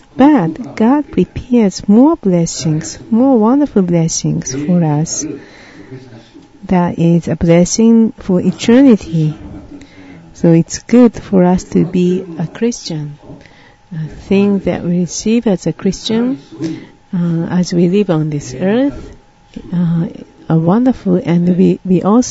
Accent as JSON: {"language": "English", "region": "Tokyo", "country": "Japan", "tie": "born or raised there", "said": "I am from Tokyo. My country is hometown is Tokyo. I was born in Gotanda, Tokyo. I was near Gotanda station."}